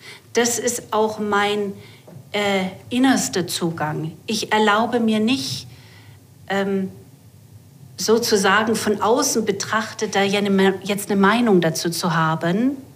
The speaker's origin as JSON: {"language": "German", "country": "Germany", "said": "Ich bin selber ja Deutsche, damit haben wir als Deutsche auch viel zu tun."}